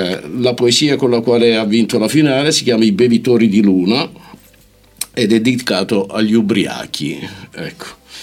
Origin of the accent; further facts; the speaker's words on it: Apulia, Italy; Siccome io da salentino non mi permetto di avvicinarmi al vernacolo, al dialetto milanese e lombardo